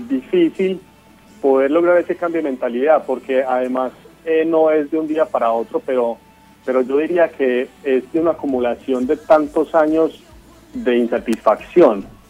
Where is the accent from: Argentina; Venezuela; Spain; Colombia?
Colombia; moved away as an adult; salí de muchas comodidades estando en Colombia.